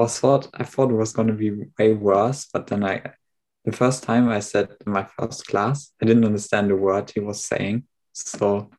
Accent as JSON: {"language": "English", "country": "Germany", "said": "I'm from Germany. I'm 16 years old."}